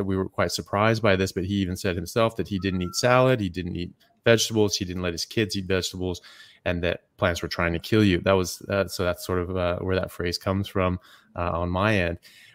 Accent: United States; now in Perth, Australia; So I'm an American medical doctor. I'm currently practicing in Perth, Australia, in my residency for neurosurgery

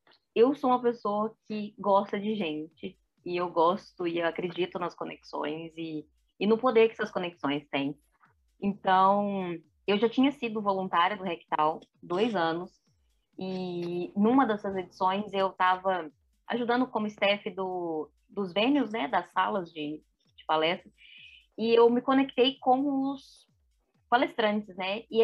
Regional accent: Minas Gerais, Brazil; porque como boa mineira que sou, né, hospitaleira

